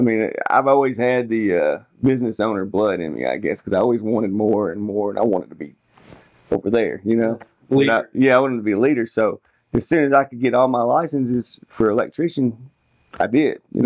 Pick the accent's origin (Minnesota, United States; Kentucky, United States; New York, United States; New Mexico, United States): Kentucky, United States; Bowling Green; Born and raised in Bowling Green, Kentucky. Been here all my life. Never moved out of Bowling Green, so.